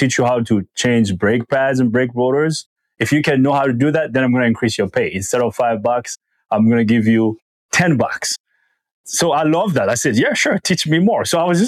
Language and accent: English; Republic of the Congo; moved away as an adult; now in United States; I was born and raised in the Republic of Congo. I moved here to this wonderful country of the United States around the end of 2013.